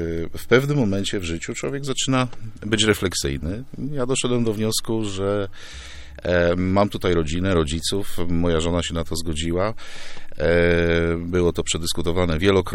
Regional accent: Poznań, Greater Poland Voivodeship, Poland; moved away as an adult; mam 53 lata. Urodziłem się w Poznaniu i pierwsze 20 lat swojego życia tam mieszkałem. Skończyłem tam szkołę, zacząłem studia.

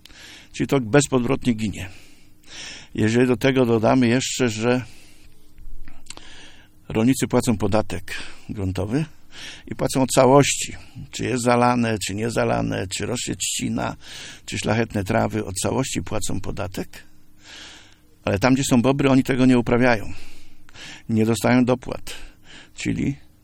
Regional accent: Greater Poland Voivodeship, Poland; mimo że pochodzę też z miasta, tu z powiatu rawickiego

